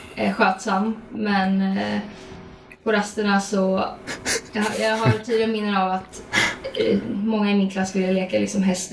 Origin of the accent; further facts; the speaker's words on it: Stockholm, Stockholm County, Sweden; Jag är uppvuxen på Södermalm.